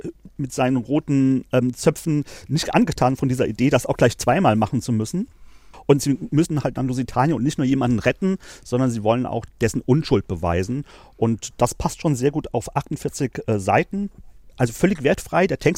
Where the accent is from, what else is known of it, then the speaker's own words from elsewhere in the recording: Hesse, Germany; was ich als Hesse natürlich sehr, sehr lustig finde.